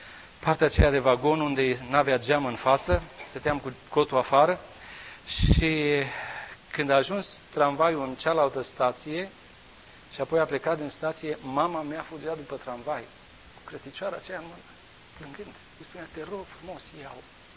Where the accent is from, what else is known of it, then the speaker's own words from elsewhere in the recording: Bucharest, Romania; eu eram din București, puteam să stau acasă.